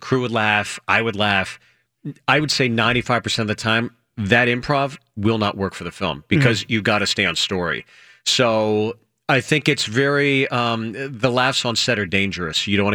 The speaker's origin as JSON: {"language": "English", "town": "Pittsburgh", "region": "Pennsylvania", "country": "United States", "said": "I'm from Pittsburgh, so I think there's like some similarities between Pittsburgh and here."}